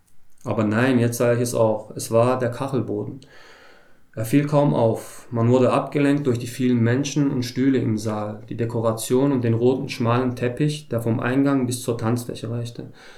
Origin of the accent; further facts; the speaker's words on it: Heilbronn, Baden-Württemberg, Germany; Ich komme aus Heilbronn, bin zum ersten Mal in Kiel heute und freue mich sehr, hier zu sein.